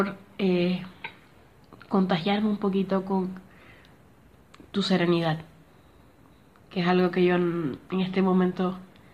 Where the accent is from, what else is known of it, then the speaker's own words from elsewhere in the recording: Cuba; born there; en la época en la que yo nací en Cuba